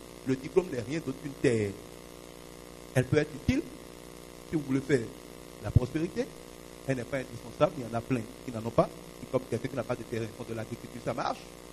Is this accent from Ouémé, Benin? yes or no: no; Savalou, Collines, Benin; j'ai un champ, je suis de Savalou, j'ai des hectares à Savalou.